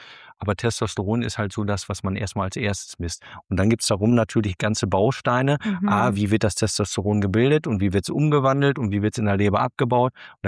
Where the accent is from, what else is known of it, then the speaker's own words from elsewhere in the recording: Münster, North Rhine-Westphalia, Germany; ich komme aus Münster, da fährt man Fahrrad.